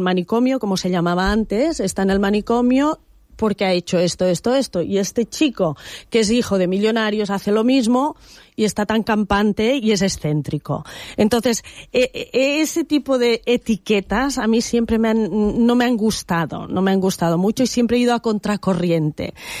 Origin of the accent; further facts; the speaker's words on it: Olot, Catalonia, Spain; de Gerona a Olot, yo soy de Olot, un autobús.